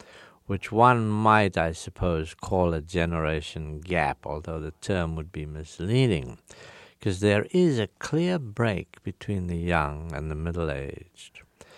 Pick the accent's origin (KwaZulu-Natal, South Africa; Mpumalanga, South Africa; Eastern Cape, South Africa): Eastern Cape, South Africa; Port Elizabeth; It is under conditions of an occupied territory, like Port Elizabeth, my hometown.